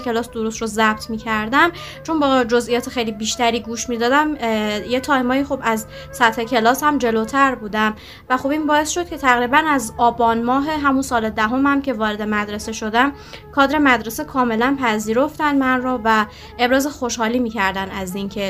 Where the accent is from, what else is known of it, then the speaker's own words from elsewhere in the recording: Iran; من همینطوری که فرمودید اصالتاً افغانستانی هستم، ولی متولد و بزرگ شده ایران هستم.